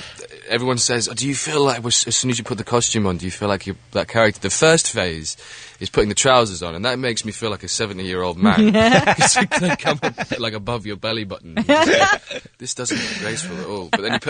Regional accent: Wales, United Kingdom; And that's not my background at all. Because I'm Welsh, actually.

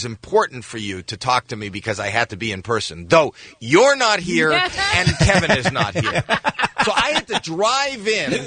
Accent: Toronto, Ontario, Canada; now in United States; it is my hometown.

